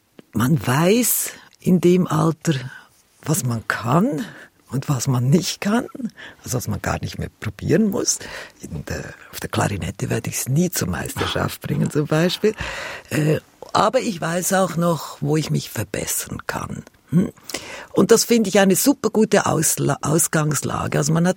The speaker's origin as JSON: {"language": "German", "region": "Lucerne", "country": "Switzerland", "tie": "born or raised there", "said": "ich bin ja katholisch aufgewachsen natürlich in Luzern."}